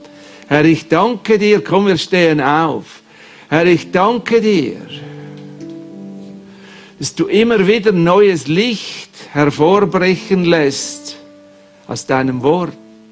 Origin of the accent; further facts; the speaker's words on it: Switzerland; Und das hat ja bei uns in der Schweiz einen ganz schlechten Namen, das Wohlstandsevangelium.